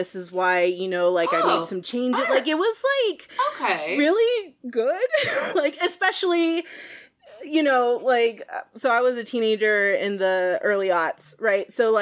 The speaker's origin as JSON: {"language": "English", "town": "San Antonio", "region": "Texas", "country": "United States", "tie": "born or raised there", "said": "Like, I grew up in San Antonio, Texas, so... I'm sure everybody listening got a picture of what that political religious landscape might look like."}